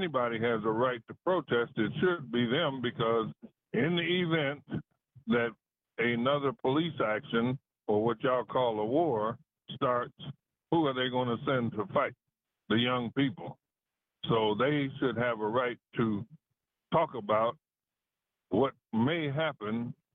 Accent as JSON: {"language": "English", "town": "Detroit", "region": "Michigan", "country": "United States", "said": "When I was in high school and we were talking to them about going to college, they laughed at us. So I'm from Detroit."}